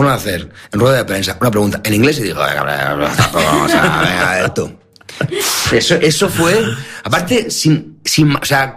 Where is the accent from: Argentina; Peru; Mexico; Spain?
Spain; Menos mal que soy de España. Imagínate ser de otro sitio.